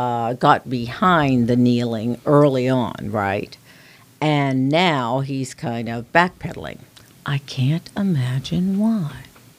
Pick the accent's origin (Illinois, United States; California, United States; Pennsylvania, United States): Pennsylvania, United States; Pittsburgh; Just for the record, I grew up in Pittsburgh.